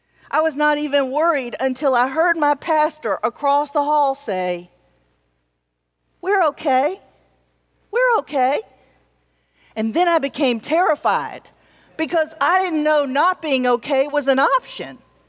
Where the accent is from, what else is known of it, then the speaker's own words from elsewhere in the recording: Georgia, United States; You all may know that I'm originally from Georgia, so I know about tornadoes and stuff